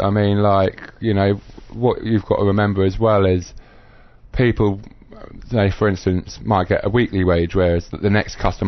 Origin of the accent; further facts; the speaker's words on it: Jersey; I'm from Jersey originally, in the Channel Islands.